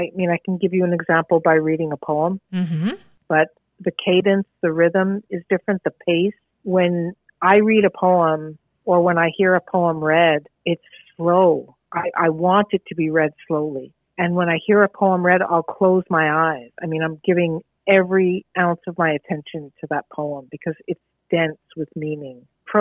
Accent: Dorval, Quebec, Canada; I was born and raised in Dorval, Quebec

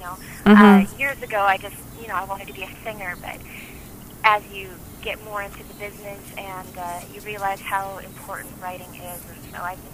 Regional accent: Dawson Creek, British Columbia, Canada; now in Prince George, Canada; Yeah, that's my hometown. Right now, I'm actually a few hundred miles south of that.

